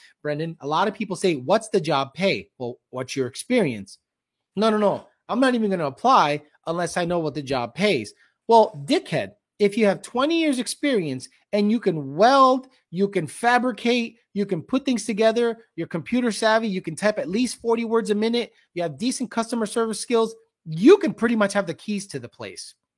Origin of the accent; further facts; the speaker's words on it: Holyoke, Massachusetts, United States; Where I grew up in Holyoke, Massachusetts, it's an industrial town.